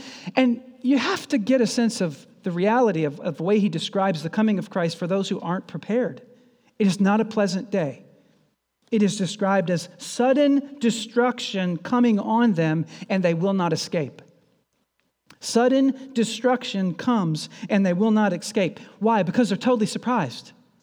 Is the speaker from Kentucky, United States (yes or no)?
yes; Kentucky, United States; I'm from Kentucky. I went to visit my mom, and my son, oldest son, David, and I stopped in.